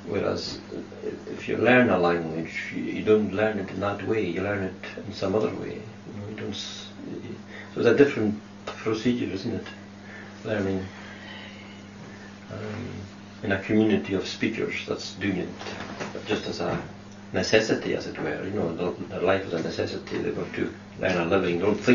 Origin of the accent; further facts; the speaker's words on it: Scotland, United Kingdom; first language Scottish Gaelic; English is a second language; A Gaelic-speaking village or district in Lewis, Borb. I went to school there. I couldn't speak any English. It was just yes and no.